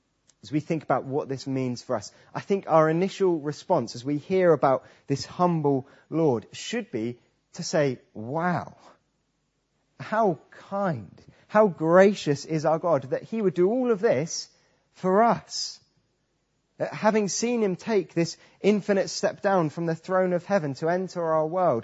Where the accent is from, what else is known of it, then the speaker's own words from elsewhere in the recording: Trowbridge, South West England, United Kingdom; I'm from Trowbridge, but you have no idea where Trowbridge is. So I have to explain it's in Wiltshire. You still have no idea where it is. So I have to tell you it's near Bath.